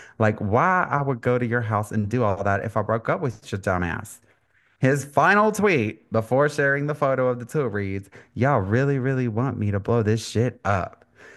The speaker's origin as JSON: {"language": "English", "town": "Charleston", "country": "United States", "tie": "born or raised there", "said": "Yes, I grew up on"}